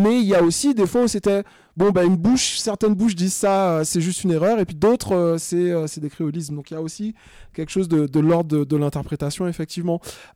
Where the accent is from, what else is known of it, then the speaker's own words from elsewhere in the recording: Martinique; Je suis martiniquais, j'ai grandi là-bas, j'ai fait une partie de mes études là-bas